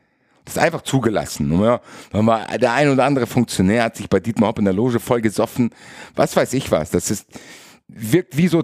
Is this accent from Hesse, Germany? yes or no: yes; Frankfurt, Hesse, Germany; soll auch gar nicht so als Frankfurter arrogant rüberkommen